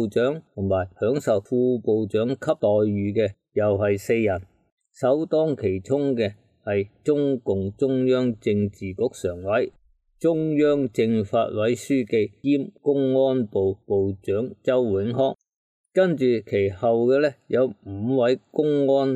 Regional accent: Guangdong, China; 现眼报，我们广东人讲的啫，北方可能讲话现世现报

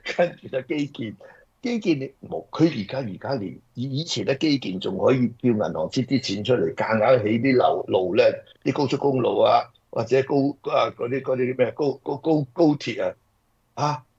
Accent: Shanghai, China; 我係上海人啊嘛，我哋去上海

